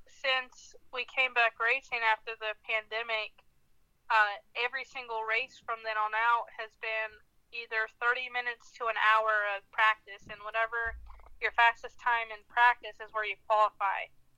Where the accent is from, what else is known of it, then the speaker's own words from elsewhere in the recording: Colorado, United States; I've already had a couple articles wrote that I am from Colorado. But Colorado is not too bad of a place to be from.